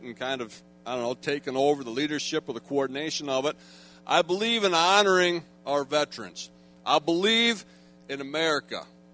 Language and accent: English; United States; And while I feel that burden as an American to be strong